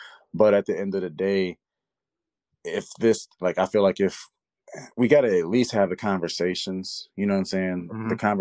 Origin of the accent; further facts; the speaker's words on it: Kankakee, Illinois, United States; I feel like the name suits because we're all from Kankakee.